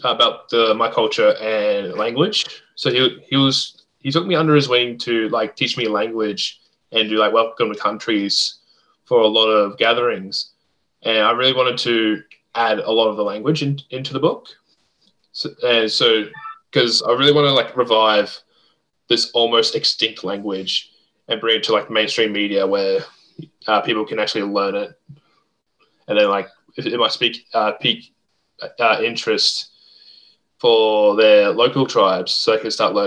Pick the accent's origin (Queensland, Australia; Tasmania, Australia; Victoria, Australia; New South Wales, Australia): Victoria, Australia; Warrnambool; I'm from the Pequoton tribe in Warrnambool.